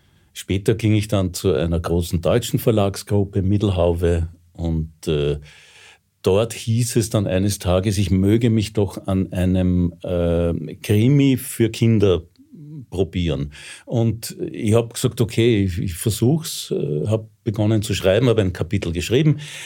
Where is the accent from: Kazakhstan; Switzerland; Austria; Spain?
Austria; Vienna; Ja, ich bin echter Wiener, ich bin sogar echter Rossauer. Also Wien ist mir schon zu groß, ich gehe ungern aus meinem Bezirk raus.